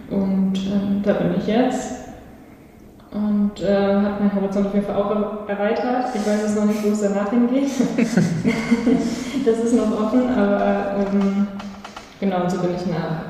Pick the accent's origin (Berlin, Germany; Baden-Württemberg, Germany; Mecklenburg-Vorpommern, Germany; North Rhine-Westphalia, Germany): North Rhine-Westphalia, Germany; bin ich im ländlichen Raum in Nordrhein-Westfalen groß geworden. Klassische Einfamilienhaus-Situation